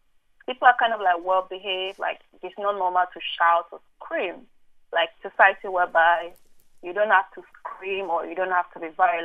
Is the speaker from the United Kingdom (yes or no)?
no; Nigeria; now in France; I am a Nigerian national, and I moved to France in 2011.